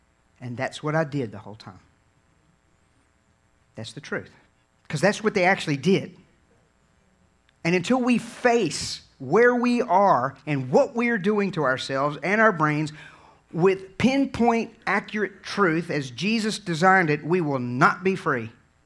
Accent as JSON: {"language": "English", "region": "Virginia", "country": "United States", "said": "I'm telling everybody we're from Virginia"}